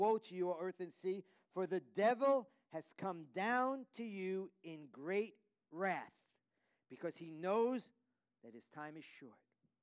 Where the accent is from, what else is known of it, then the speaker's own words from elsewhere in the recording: New York City, New York, United States; 22 years growing up in New York City, you can accumulate a lot of sin.